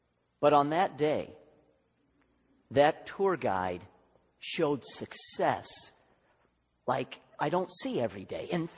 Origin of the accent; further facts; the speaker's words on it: Chicago, Illinois, United States; He gets to our family. Yes, we're from Chicago.